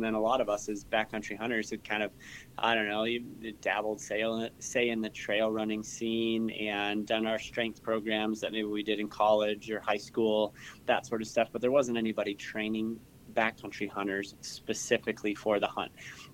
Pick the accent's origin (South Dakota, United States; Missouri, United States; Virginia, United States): South Dakota, United States; I grew up in South Dakota, and yeah, like, some of my earliest memories are, you know, cutting up deer in the garage with my dad, actually.